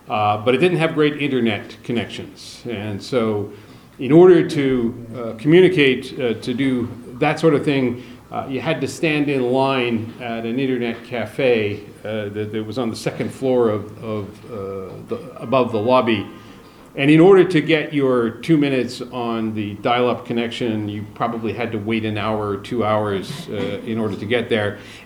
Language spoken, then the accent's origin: English; Canada; As I said, I'm Canadian, and I did what Canadians do.